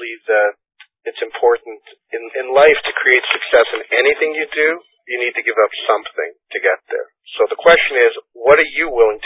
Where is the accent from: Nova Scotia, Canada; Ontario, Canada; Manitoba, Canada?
Ontario, Canada; Toronto; because I was from Toronto